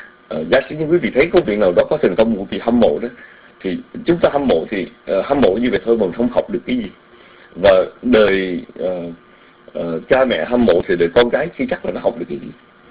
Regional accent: Southern Vietnam, Vietnam; Chúng tôi sống lớn lên ở miền Nam đó

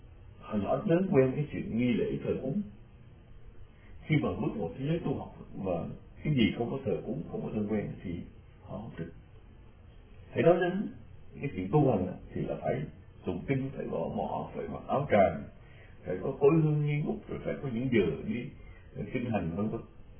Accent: Southern Vietnam, Vietnam; chúng tôi lớn lên ở miền Nam, ở giữa cái sông nước, chúng tôi quen với thị trấn, quen với đồng ruộng, quen với cộng rau với bọn cỏ.

